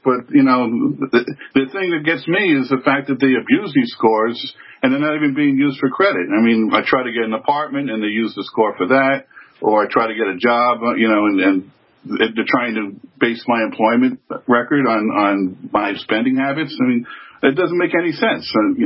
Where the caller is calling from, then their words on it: Long Island, New York, United States; Yes, I'm from Long Island.